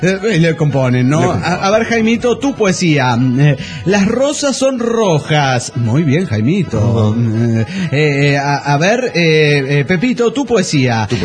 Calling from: Puebla, Mexico; de Puebla, México.

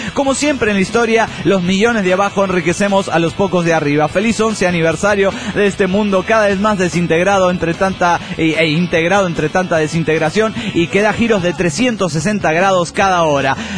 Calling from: Torreón, Coahuila, Mexico; de Torreón, Coahuila, México.

